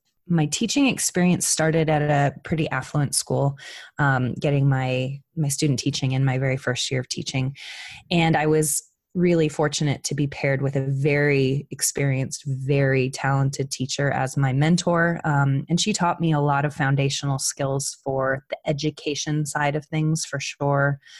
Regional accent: Phoenix, Arizona, United States; also born or lived in Minneapolis, Minnesota; Oh, I grew up originally in Minnesota, in suburb of Minneapolis. I only lived there during my very young years. I lived most of my life in Phoenix, Arizona

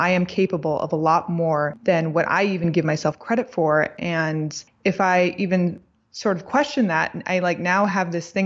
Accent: Los Angeles, California, United States; I was born and raised in Los Angeles. I studied at UC Berkeley, and then I moved back down to LA to pursue acting.

